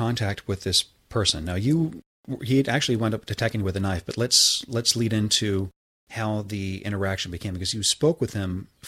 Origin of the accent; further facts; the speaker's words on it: Santa Monica, California, United States; From personal experience growing up in West Los Angeles, Santa Monica, there's a huge homeless population